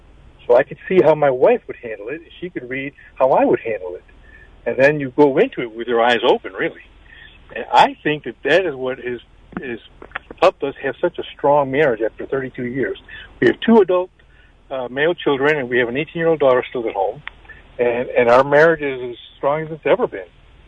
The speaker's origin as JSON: {"language": "English", "town": "Chicago", "region": "Illinois", "country": "United States", "tie": "born or raised there", "said": "My wife and I grew up in Chicago, and we're going to be married 32 years this April."}